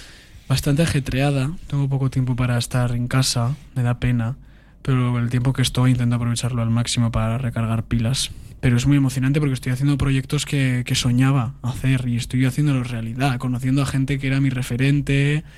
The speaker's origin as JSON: {"language": "Spanish", "region": "Basque Country", "country": "Spain", "tie": "born or raised there", "said": "Claro, yo he hecho en euskera toda la ikastola, el colegio en mi pueblo"}